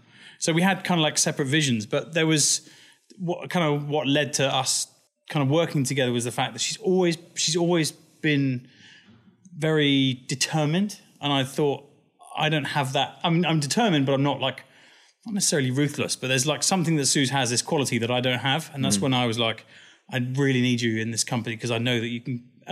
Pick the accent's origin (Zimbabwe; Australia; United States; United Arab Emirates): United Arab Emirates; Sharjah; born or raised there; moved away as an adult; also born or lived in Dubai